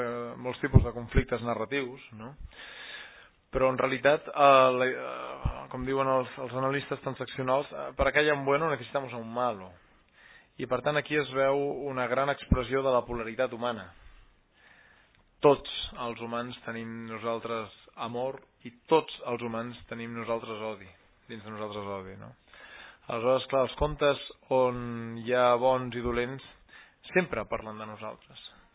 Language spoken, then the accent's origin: Catalan; Montcada i Reixac, Catalonia, Spain; born there; now in Montseny, Spain; jo soc nascut a Montcada i Reixac, prop de Barcelona, i visc ara al Montseny